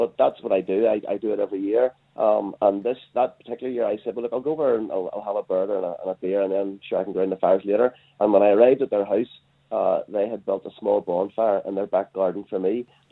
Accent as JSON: {"language": "English", "region": "Northern Ireland", "country": "United Kingdom", "tie": "born or raised there", "said": "I started to think about how I was brought up in Northern Ireland. I grew up in a loyalist housing estate."}